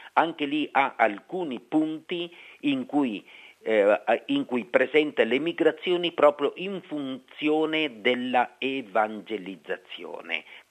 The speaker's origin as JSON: {"language": "Italian", "country": "Poland", "second_language": "Italian", "lives_now": "Vatican City", "said": "anch'io sono un extracomunitario. Prima di tutto perché vengo dalla Polonia, a quel tempo la Polonia era una nazione fuori della comunità europea"}